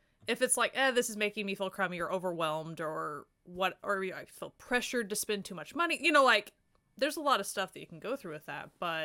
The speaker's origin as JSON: {"language": "English", "region": "Oklahoma", "country": "United States", "tie": "born or raised there", "said": "I was raised in Oklahoma and in a college town though, so I never had like the huge drawls, but like, I know that I sound slow."}